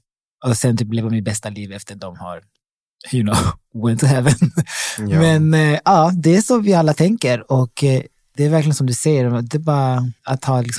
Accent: Burundi; now in Sweden; Jag är från Burundi. Det var liksom ett krigsdrabbat land när vi flyttade.

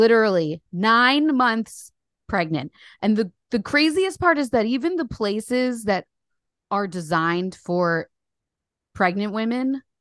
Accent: New Jersey, United States; now in United Kingdom; I'm from New Jersey. I live in the UK.

